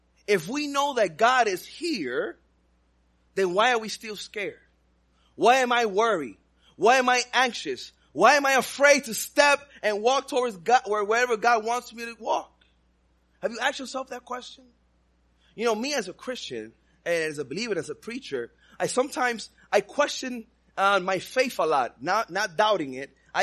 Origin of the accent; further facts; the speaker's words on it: Texas, United States; now in Houston, United States; I come from Texas. I live in Houston right now.